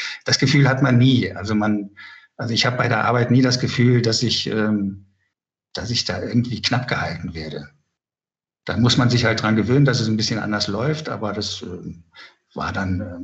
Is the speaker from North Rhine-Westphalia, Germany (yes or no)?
yes; Cologne, North Rhine-Westphalia, Germany; now in Berlin, Germany; Ich stamme ja eigentlich aus Köln und bin dann erst später nach Berlin gekommen.